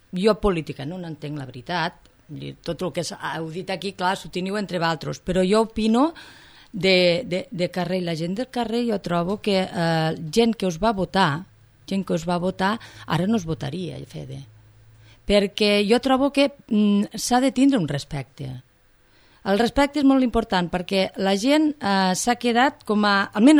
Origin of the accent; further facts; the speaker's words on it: Falset, Catalonia, Spain; Ara resulta que és una cosa del meu poble. Jo Falset lo sento molt al cor. Vale? Soc falsetenca, falsetana